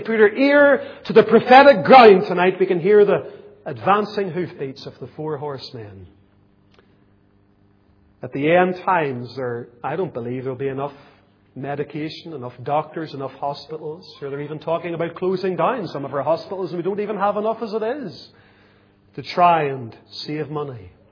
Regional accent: Lisburn, Northern Ireland, United Kingdom; I can think of the home that I was brought up in Lisburn.

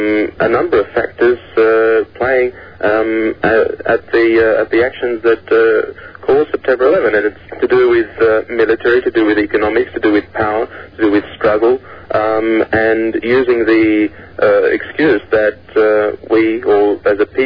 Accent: Sydney, New South Wales, Australia; Went to school here in southwestern Sydney and completed a bachelor's degree in business here.

